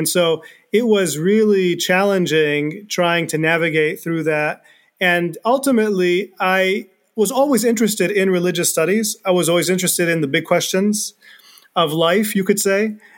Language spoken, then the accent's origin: English; United States; I was born and raised here. I'm American, but I also have family in Egypt, and I was born and raised Muslim, still am Muslim.